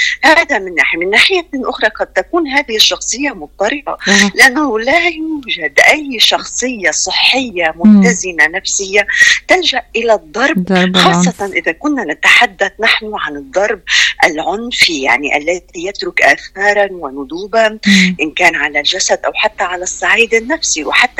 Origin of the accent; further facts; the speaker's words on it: South Governorate, Lebanon; بدي وجه تحية من القلب، من الضاحية الجنوبية،